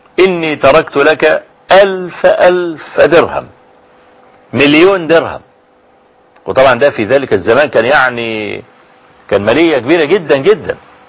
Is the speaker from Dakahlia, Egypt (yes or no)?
no; Kafr El Sheikh, Kafr El Sheikh Governorate, Egypt; المعهد الدين الأزهري عندنا في كفر الشيخ يعني.